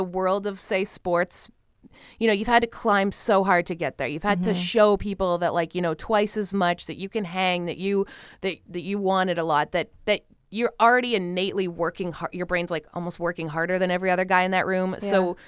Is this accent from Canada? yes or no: yes; Canada; It was in Canada, my home country.